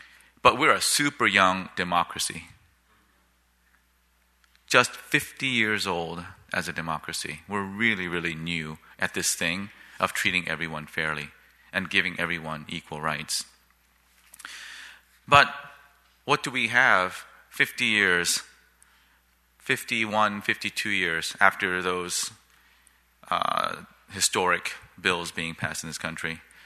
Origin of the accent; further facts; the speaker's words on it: South Korea; I was one of the few kids growing up in Korea that got to eat ice cream on a regular basis.